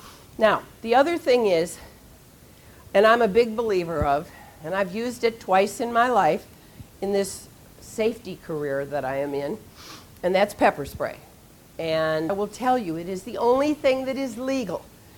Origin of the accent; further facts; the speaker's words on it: Chicago, Illinois, United States; now in Florida, United States; I live in Florida. I'm originally from Chicago.